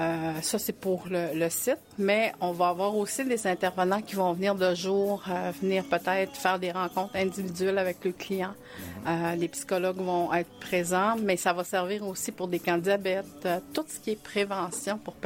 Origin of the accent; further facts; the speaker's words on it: Mashteuiatsh, Quebec, Canada; now in Côte-Nord, Canada; Non, moi je suis originaire de Machtouyats. Je suis immigrée sur la Côte-Nord.